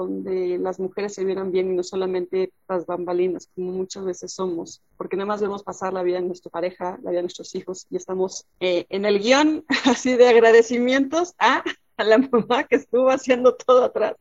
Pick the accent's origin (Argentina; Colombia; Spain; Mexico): Mexico; Mexico City; soy mexicana, como bien les platicábamos, desde la ciudad capital, Ciudad de México.